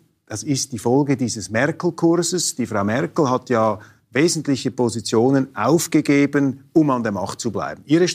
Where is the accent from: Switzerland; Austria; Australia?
Switzerland; Ich sage Ihnen hier als Schweizer und als jemand, der einen Eid geleistet hat auf eine sehr demokratische Grundverfassung mit direkter Demokratie